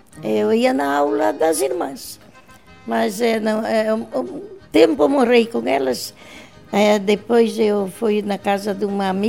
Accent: Alto Alegre, Santa Catarina, Brazil; eu morei com uma senhora lá em Concórdia, Santa Catarina. Depois eu fui para casa em Alto Alegre, o nosso lugar de morada, onde nasci. Alto Alegre, Santa Catarina.

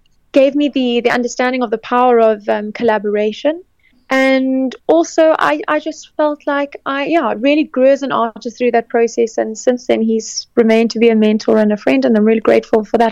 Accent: South Africa; now in London, United Kingdom; I was born in South Africa. I grew up in South Africa. My dad was born in Scotland, so London and the UK has always also been our home. My brothers went to school here, but South Africa is definitely home for me. My parents still live there.

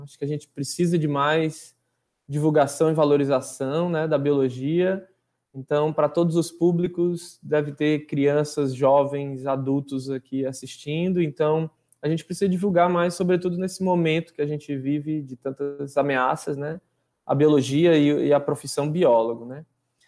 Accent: Fortaleza, Ceará, Brazil; Eu sou natural de Fortaleza, cearense.

